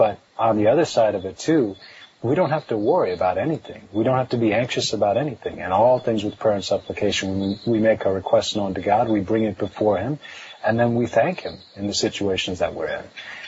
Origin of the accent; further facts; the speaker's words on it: United States; born there; even for me, you know, when I was born in the States